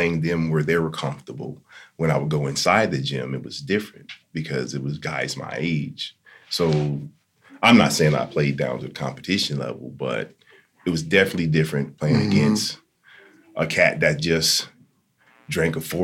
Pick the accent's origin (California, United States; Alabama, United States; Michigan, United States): Michigan, United States; Benton Harbor; I came from Benton Harbor. It was kind of one-sided. You know how we look at things at home.